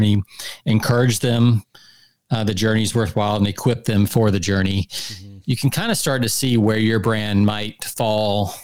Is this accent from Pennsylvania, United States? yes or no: no; Atlanta, Georgia, United States; But I grew up in Atlanta. I was born in Atlanta. So literally it's probably in my blood.